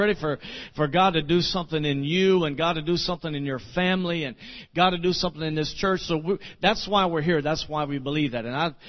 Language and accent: English; Deltona, Florida, United States; We are from Deltona, Florida.